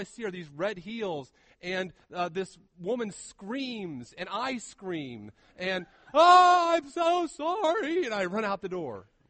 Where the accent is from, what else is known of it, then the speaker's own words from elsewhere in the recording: Texas, United States; Now, remember, I'm from Texas, and my exposure to different denominations was limited.